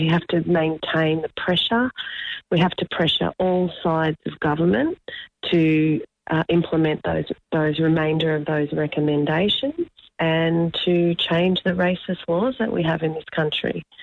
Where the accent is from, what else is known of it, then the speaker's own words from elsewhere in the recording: Victoria, Australia; I come from Gippsland, where our kids just didn't participate in sport at the local level